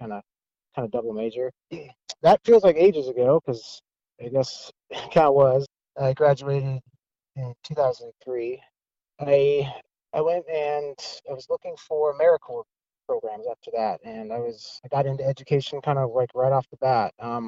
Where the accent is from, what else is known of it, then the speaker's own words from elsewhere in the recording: Grand Coulee Dam, Washington, United States; I was born in Grand Coulee Dam, Washington. I grew up there, K through 12, and a little small community. I went to Central Washington University